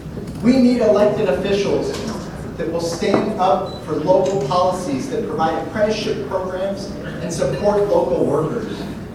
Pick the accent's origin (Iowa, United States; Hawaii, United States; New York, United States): Iowa, United States; Des Moines; I grew up here in Des Moines. I'm a proud product of the Des Moines Public Schools.